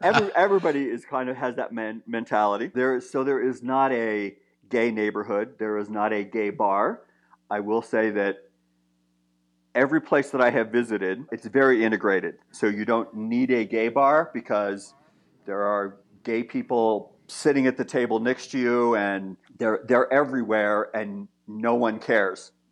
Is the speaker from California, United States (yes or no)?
no; Washington, District of Columbia, United States; Well, I came from Washington, D.C., where there is DuPont Circle.